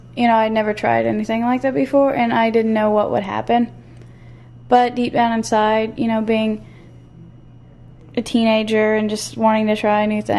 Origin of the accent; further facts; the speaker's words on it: Evansville, Indiana, United States; Well, I was born and raised here in Evansville.